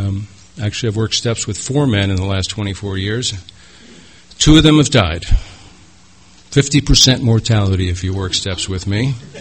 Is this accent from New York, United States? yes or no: yes; New York, United States; Now, I'm from a family, a Catholic Irish alcoholic family. My father, God bless him, great man. I grew up in New York.